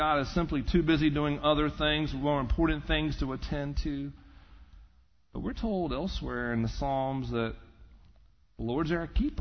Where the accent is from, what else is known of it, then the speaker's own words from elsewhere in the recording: the South, United States; And I'm from the South, where hyperbole is the norm.